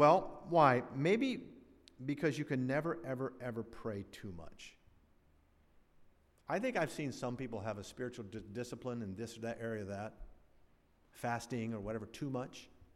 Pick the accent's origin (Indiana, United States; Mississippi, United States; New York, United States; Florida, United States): Florida, United States; Satellite Beach; when I was a boy growing up in Satellite Beach